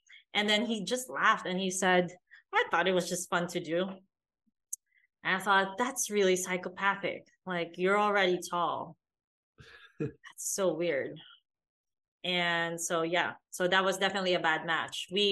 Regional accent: Philippines; English is a second language; So I'm an Asian girl. I'm from the Philippines. I look Chinese-ish. And then I'm very American when I talk.

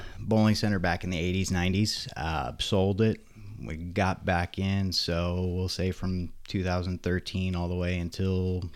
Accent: Spring Hill, Florida, United States; So I am from Spring Hill, Florida.

